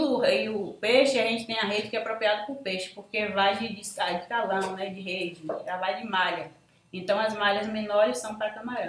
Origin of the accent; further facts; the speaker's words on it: São Félix, Bahia, Brazil; born there; Eu sou nascida aqui em São Félix, sou membro de uma família que já vem com essa descendência de pescadores.